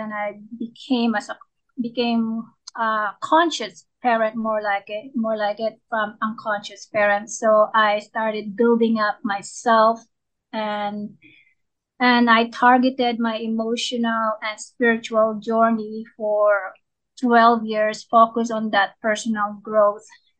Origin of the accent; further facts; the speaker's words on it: Philippines; First of all, I grew up in the Philippines and in a very poor environment.